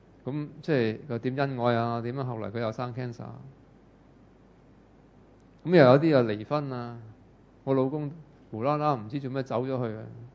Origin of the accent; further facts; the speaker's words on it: Hong Kong; 咁我哋香港人就咦我我係咪？